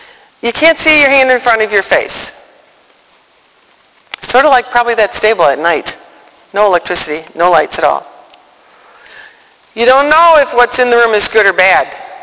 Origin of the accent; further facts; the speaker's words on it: Chicago, Illinois, United States; And so, I am here from Chicago to bring you hope.